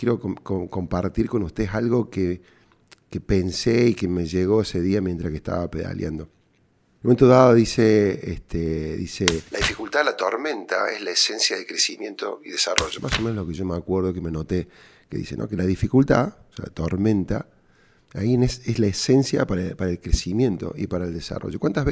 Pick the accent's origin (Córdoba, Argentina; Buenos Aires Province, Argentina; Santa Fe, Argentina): Córdoba, Argentina; cordobés y emprendedor.